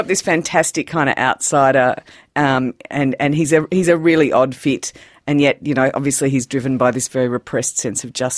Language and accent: English; Australia; And I think it's beholden to me, Michael, as an Australian crime writer.